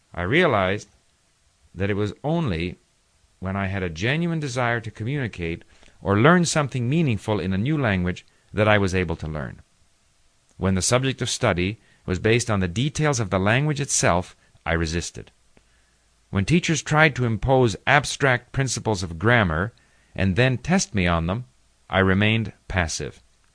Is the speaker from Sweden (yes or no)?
no; Montreal, Quebec, Canada; first language English; Growing up in the English-speaking area of Montreal, a predominantly French-speaking city, I remember that until the age of 17, I only spoke English.